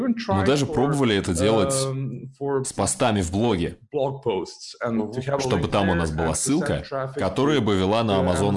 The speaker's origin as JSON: {"language": "Russian", "country": "Serbia", "second_language": "Russian", "said": "Я сам из Сербии."}